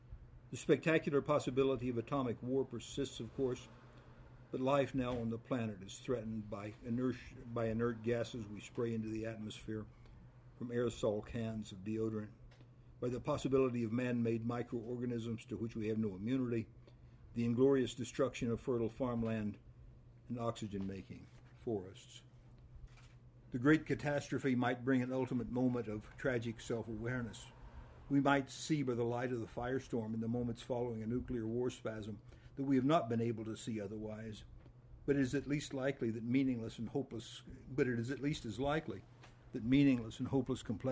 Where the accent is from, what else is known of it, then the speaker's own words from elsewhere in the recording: West Plains, Missouri, United States; I can go back to West Plains, Missouri, where I grew up in the Missouri Ozarks